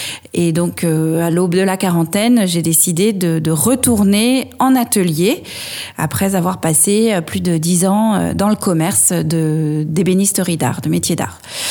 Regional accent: Châtelaillon-Plage, Nouvelle-Aquitaine, France; moved away as an adult; Donc je suis née à La Rochelle, à côté de La Rochelle, à Châtelaillon-Plage. J'ai eu la chance de grandir au bord de la mer, d'être bercée par le bruit des vagues pendant toute mon enfance. Et je suis ensuite montée à Paris pour faire mes études.

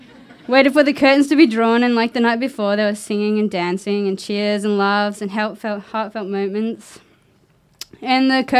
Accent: Queensland, Australia; I guess a lot of people, but like, I'm from Queensland, whatever.

